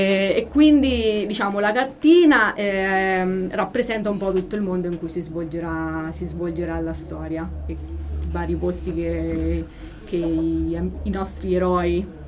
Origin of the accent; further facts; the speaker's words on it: Cannara, Umbria, Italy; Cannara ovviamente è il mio paese natale, l'Umbria è la mia terra